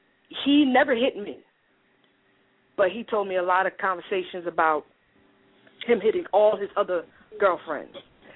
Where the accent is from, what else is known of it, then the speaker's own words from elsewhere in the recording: New Jersey, United States; I'm from Jersey, so we aggressive identified as opposed to stud identified.